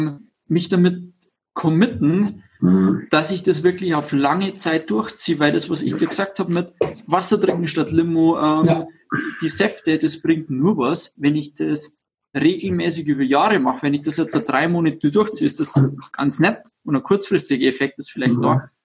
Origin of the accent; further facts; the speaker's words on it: Bavaria, Germany; einen Gäubirumsaft, sagt man bei uns in Bayern, ein Karottensaft.